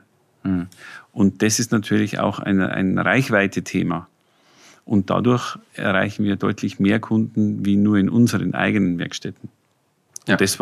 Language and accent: German; Bavaria, Germany; also ich komme selber aus der Oberpfalz, sehr strukturschwache Gegend